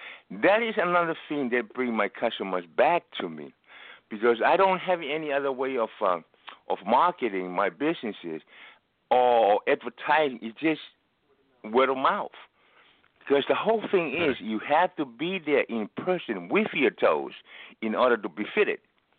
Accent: Tonga; now in United States; I have never seen a toe ring where I come from Tonga. I don't even own a ring.

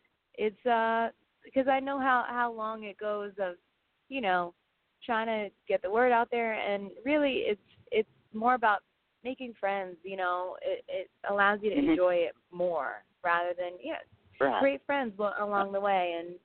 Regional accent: New York, United States; Yeah, I'm actually, I've been back and forth from New York to Nashville, and like you know, I'm from New York

